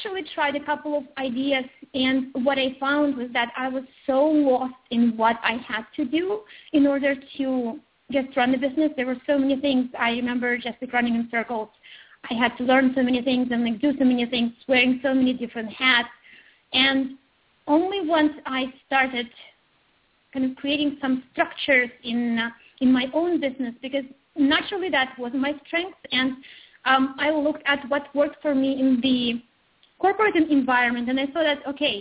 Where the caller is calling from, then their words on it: Belgium; I'm in Belgium, and it's a bit rainy. Most of the time in Belgium, so I'm longing for sunshine.